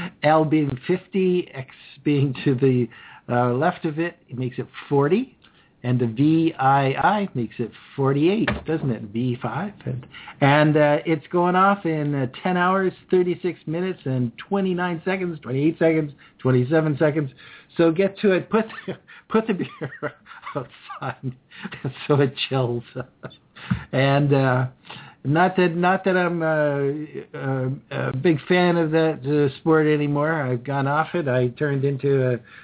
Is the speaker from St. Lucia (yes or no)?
no; Canada; Well, I love winter. Of course, I'm Canadian.